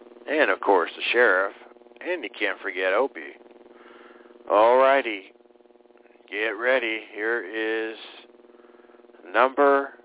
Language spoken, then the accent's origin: English; Oklahoma, United States; I don't have many Oklahomans, even though I'm from Oklahoma, that listen to this show.